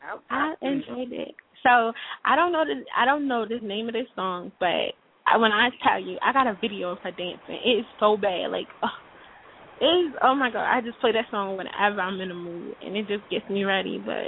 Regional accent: Atlanta, Georgia, United States; Yeah, I'm from Atlanta, too.

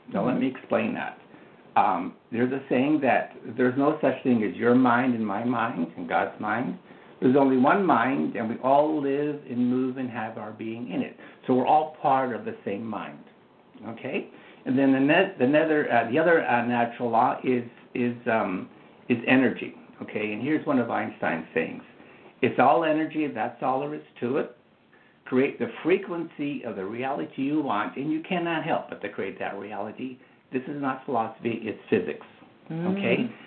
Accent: Canada; now in United States; I'm actually a Canadian, and I worked down here on a green card.

